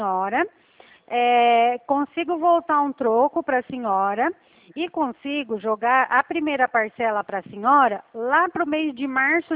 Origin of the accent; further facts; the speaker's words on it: Paraná, Brazil; eu também sou do Paraná, mas eu sou aqui já já quase da divisa com São Paulo.